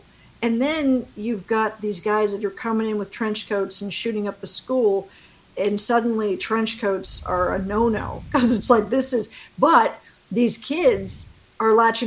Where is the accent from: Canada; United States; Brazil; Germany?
Canada; I'm from Canada originally, and we obviously have guns in Canada, but we don't have this kind of problem.